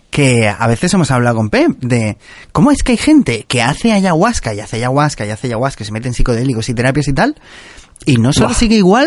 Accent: Tarragona, Catalonia, Spain; Yo soy de Tarragona, he crecido ahí, me he hecho un nombre en Salou y en Tarragona.

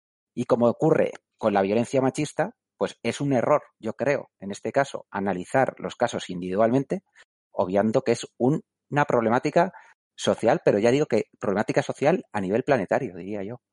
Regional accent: Basque Country, Spain; que somos vascos, pues el chiquiteo o el poteo está tremendamente arraigado en la rutina personal, ¿no?

